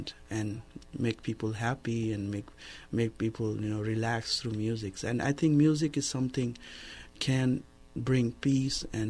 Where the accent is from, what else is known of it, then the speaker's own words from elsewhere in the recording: India; I come out from India, and I'm traveling all around the world.